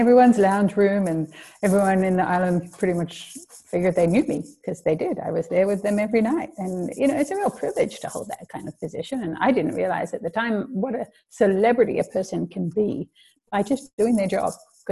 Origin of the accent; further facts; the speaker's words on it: Australia; also born or lived in Bermuda; So I'm half Aussie and half Bermudian. So I spent half my life in Australia, did most of my schooling there, simply because of life circumstances. You know, my mum left Bermuda when I was young, and I went with her